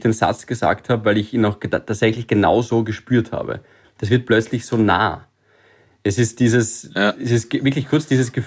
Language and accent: German; Graz, Styria, Austria; now in Vienna, Austria; ich bin auch Grazer